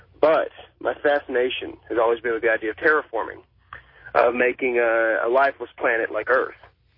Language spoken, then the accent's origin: English; Amarillo, Texas, United States; I'm from Amarillo, Texas